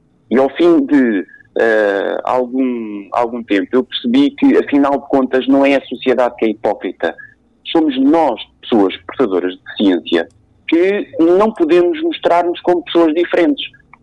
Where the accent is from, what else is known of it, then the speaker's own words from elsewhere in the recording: Cascais, Lisbon, Portugal; now in Portimão, Portugal; Porque eu era de Cascais. Eu não nasci em Portimão, não sou portimonense, vivo em Portimão já há 17 anos, mas eu sou nascido e criado em Cascais.